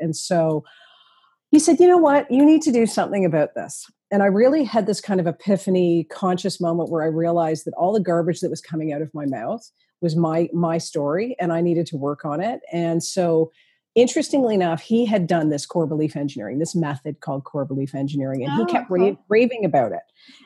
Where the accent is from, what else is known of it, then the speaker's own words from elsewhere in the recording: Toronto, Ontario, Canada; And I'm from Toronto originally.